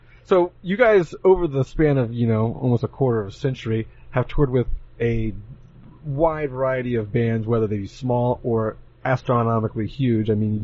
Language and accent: English; Jacksonville, Florida, United States; seeing you play small clubs at my hometown, Jacksonville, Bunny Fest, things like